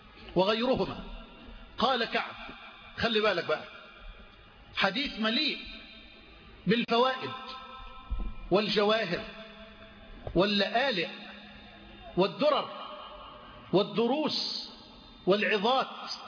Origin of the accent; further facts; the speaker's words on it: Egypt; وانا جاي من مصر ليه